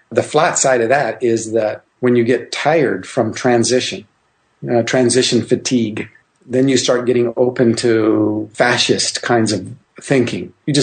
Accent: Indonesia; also born or lived in Canada; I'm Canadian born, grew up in Indonesia, dual citizen now.

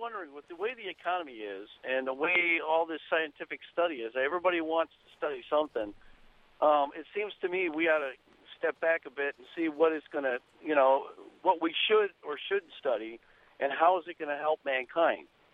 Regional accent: Southwest, United States; I grew up in the Southwest, and there was a lot of development in science in general

